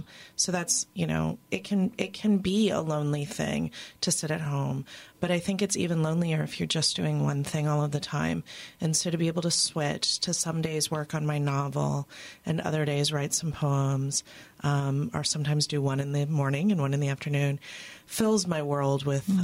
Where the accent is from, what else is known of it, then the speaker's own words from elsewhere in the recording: Louisiana, United States; I'm a little water baby. I grew up in Miami in South Louisiana. So a lot of what I write is really seeped in place.